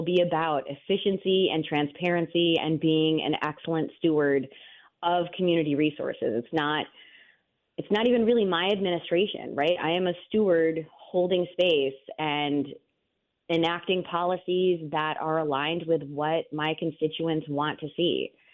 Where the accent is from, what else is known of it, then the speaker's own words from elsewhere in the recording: New York, United States; Yeah, so I grew up in rural central New York in a community that has more cows than people.